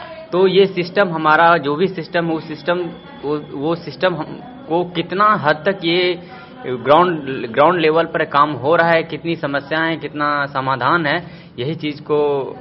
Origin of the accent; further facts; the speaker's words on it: Bihar, India; मैं समस्तीपुर डिस्ट्रिक्ट का रहने वाला हूँ।